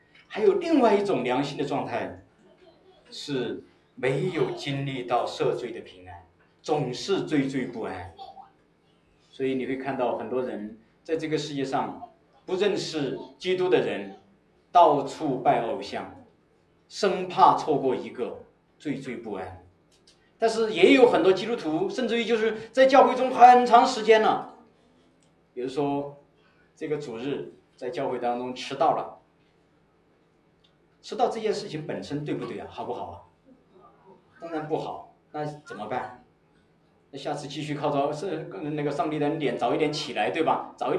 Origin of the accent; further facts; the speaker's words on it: China; 一种人是我们中国人当中的大部分人